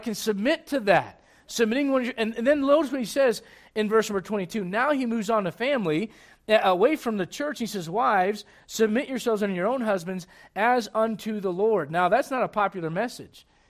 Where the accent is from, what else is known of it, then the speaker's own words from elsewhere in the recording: United States; In other words, listen, I'm an American. I value free speech